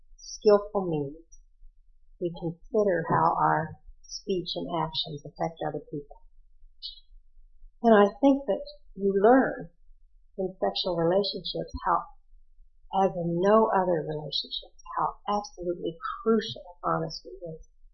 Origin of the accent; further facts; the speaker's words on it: Ohio, United States; He had the same problem I did growing up in Ohio.